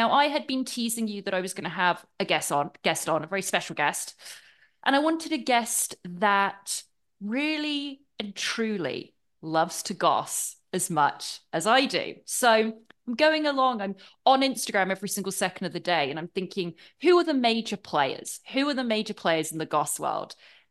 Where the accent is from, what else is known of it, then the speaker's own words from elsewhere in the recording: England, United Kingdom; I grew up in England and I'd traveled to America a little bit.